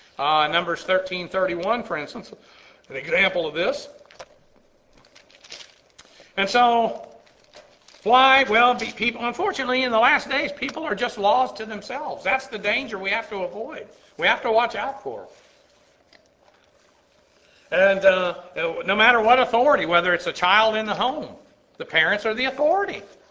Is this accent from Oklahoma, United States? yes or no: yes; Muskogee, Oklahoma, United States; I mean, I'm an … for goodness sake.